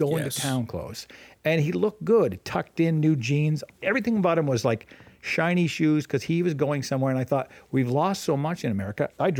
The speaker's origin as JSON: {"language": "English", "town": "Casco", "region": "Maine", "country": "United States", "tie": "born or raised there", "said": "I grew up in Casco, Maine for a short time. My dad was a minister"}